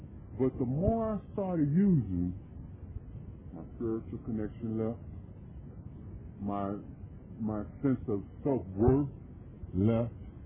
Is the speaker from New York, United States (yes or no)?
yes; New York City, New York, United States; I am born and raised in New York City, Harlem. Came up from the city, pretty much from the streets, in a relatively functional family.